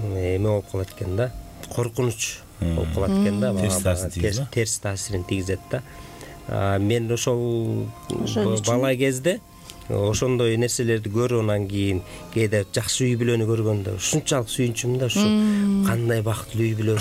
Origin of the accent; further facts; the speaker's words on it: Kyzyltuu, Issyk-Kul Region, Kyrgyzstan; born there; Мен Көлдөн болом. Тоң районун Сыркөл областынын Тоң районунун Кызылтуу деген азыр боз үйчүлөр айыл деп аталып калбады, ошол Кызылтуу айылында төрөлгөм. Балыкчыда окууну ошо Балыкчы шаарынан аяктагам.